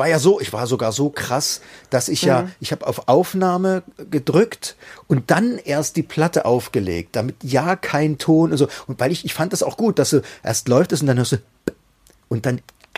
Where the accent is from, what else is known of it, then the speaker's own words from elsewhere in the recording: East Germany, Germany; wir als Ossi